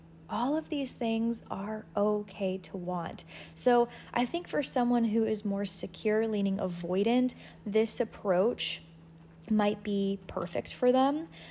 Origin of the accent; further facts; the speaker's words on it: Los Angeles, California, United States; I even moved back to Los Angeles, as some of you may know, in hopes that, you know, being back in my hometown for a little bit would make me feel better